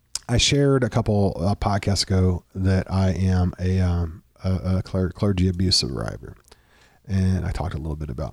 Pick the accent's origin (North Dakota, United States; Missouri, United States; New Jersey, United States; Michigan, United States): Missouri, United States; Desloge; They sent him out to the Boones to Immaculate Conception in Flat River, Missouri, or where I grew up in Deloge, Missouri.